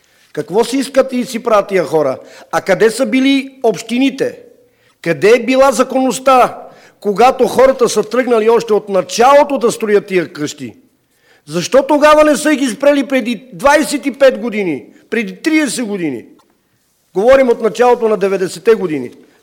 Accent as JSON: {"language": "Bulgarian", "town": "Sofia", "region": "Sofia City", "country": "Bulgaria", "tie": "born or raised there", "said": "съм от София. Роден съм в центъра на София, а сега живея в квартал Филипов от 60-та година."}